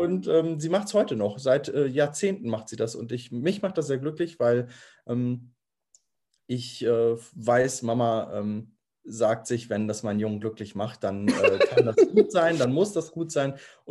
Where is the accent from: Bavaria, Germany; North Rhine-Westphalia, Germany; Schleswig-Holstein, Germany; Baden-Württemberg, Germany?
Schleswig-Holstein, Germany; Lübeck; komme ursprünglich aus Lübeck, bin gebürtiger Lübecker